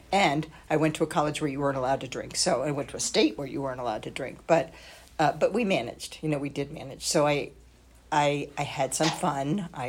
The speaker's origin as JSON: {"language": "English", "region": "New York", "country": "United States", "said": "I'm an only child, I'm a New Yorker, I'm of Scottish heritage, and I'm an adult child."}